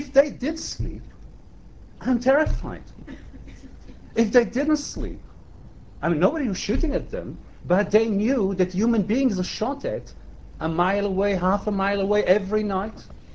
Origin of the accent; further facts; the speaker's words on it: Israel; now in United Kingdom; I'm, as an Israeli Jew, as a human being, as a British citizen, as a socialist, as a nice guy, asking you to help the Israelis lose the occupation.